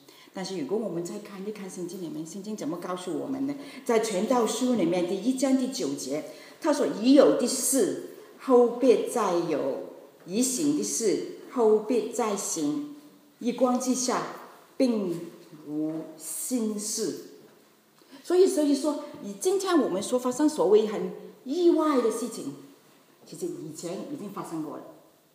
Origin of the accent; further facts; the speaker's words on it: Guangdong, China; 我们广东人呢，好像说今天是年初七，年初七就是每一个人生日